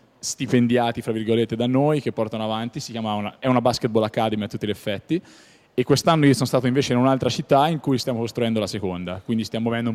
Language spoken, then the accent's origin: Italian; Siena, Tuscany, Italy; ovviamente da senese.